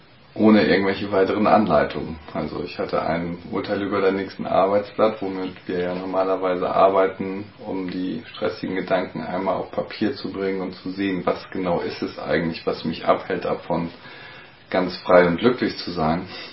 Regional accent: Hamburg, Germany; war dann Byron Katie in Hamburg, wo ich herkomme.

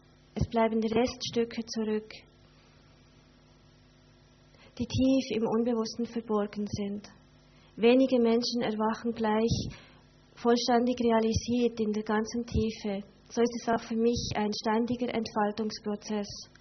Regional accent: Switzerland; German is a second language; ich komme aus der Schweiz. Wenn ihr etwas nicht versteht, dann sagt es, weil Hochdeutsch sprechen ist für Schweizer eine Fremdsprache. Ich komme aus einer kleinen Stadt, die nennt sich tatsächlich Granja Bigot.

